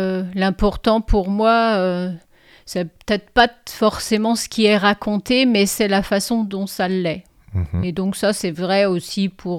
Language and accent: French; Brittany, France; puisque je suis née dans les Côtes d'Armor, plus du côté du Finistère, et que je suis née dans un milieu où les deux langues étaient présentes.